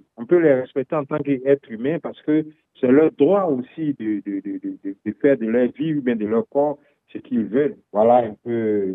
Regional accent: Côte d’Ivoire; Moi, je suis ivoirien et dans mon pays, en Côte d'Ivoire

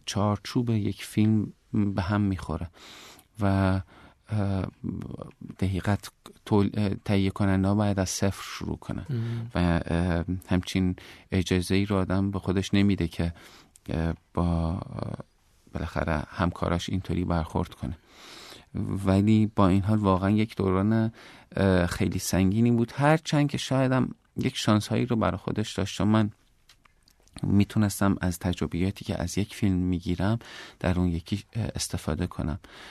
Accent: Iran; now in Germany; معمولا میگم که ایرانی هستم ولی آلمانی هم هستم، ولی در اصل واقعیتش هم همینه. من تقریبا 2/3 زندگیم رو در آلمان گذروندم

